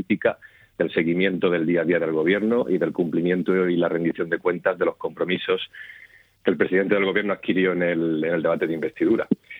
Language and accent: Spanish; Cehegín, Region of Murcia, Spain; mucha gente, muchísima gente de la región, por supuesto, de toda la región y especialmente de Cejín, de mi pueblo.